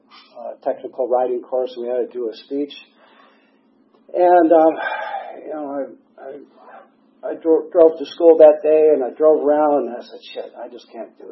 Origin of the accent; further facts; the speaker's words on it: Lansing, Michigan, United States; So, anyways, I was born in Lansing, Michigan. I'm a damn Yankee. My dad is a salesman, and my mom was a nursery school teacher, and there was four of us kids. And I thought a pretty good upbringing or whatever, and lived there for about 10 years.